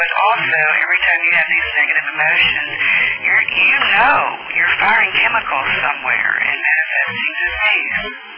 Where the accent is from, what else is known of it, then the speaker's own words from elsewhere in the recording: Alabama, United States; I'm from Alabama, but I'm married to a South African, so I probably have some combination there.